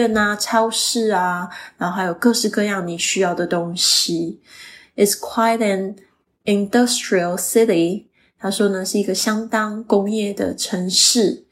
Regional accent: Taiwan; 我自己是台湾这个在台湾出生长大，

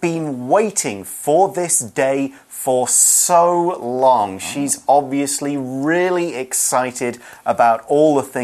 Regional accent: Nottingham, East Midlands, United Kingdom; Now, I'm from Nottingham in the UK, and one of the things that my hometown has is one of the UK's biggest fairs.

